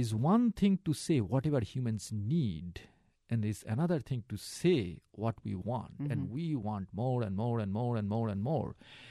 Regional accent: India; moved away; I grew up in India 20 plus years ago. Now when I go back, it's a scary place.

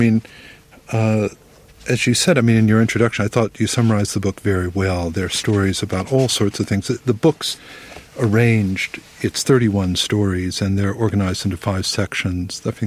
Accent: Indiana, United States; I think partly my upbringing. I grew up in Indiana.

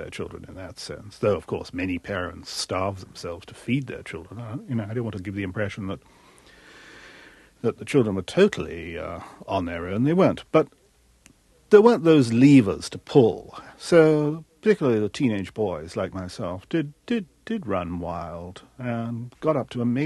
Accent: England, United Kingdom

